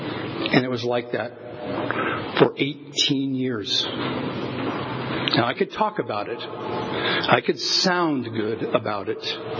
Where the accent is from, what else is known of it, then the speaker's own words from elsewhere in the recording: Avondale, California, United States; I'm a boy from Avondale. So I am.